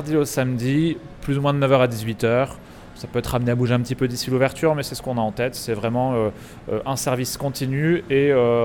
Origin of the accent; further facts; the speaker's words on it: France; Et on sait que nous, en tant que Français, on va beaucoup en Belgique.